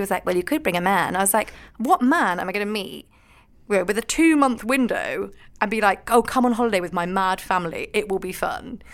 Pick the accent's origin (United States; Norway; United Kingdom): United Kingdom; Scotland; I am Scottish and a little bit posh.